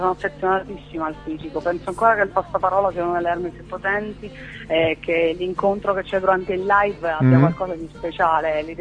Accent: Chieti, Abruzzo, Italy; un bellissimo festival organizzato a Chieti, dalle mie parti.

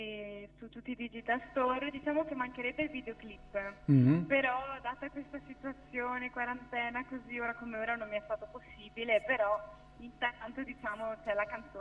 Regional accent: Padua, Veneto, Italy; Allora, io sono una cantautrice, vengo da Padova, ho 18 anni

